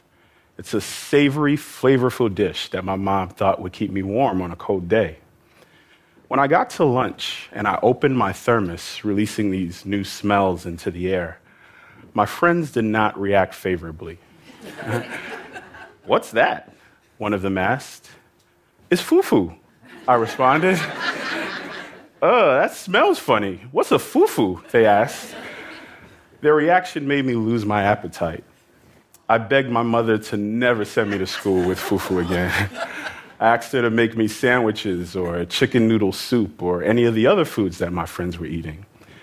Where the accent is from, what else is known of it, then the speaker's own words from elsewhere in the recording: New York, United States; I grew up in New York, which is home to the largest number of immigrants anywhere in the United States.